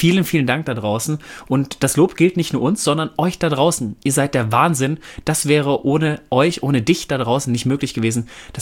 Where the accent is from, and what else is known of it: North Rhine-Westphalia, Germany